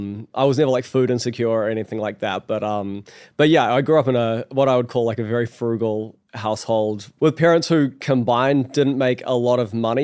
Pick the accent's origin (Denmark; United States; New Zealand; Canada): New Zealand; I grew up in New Zealand, which is a very small country at the bottom of the South Pacific Ocean. We're close to Australia and Antarctica.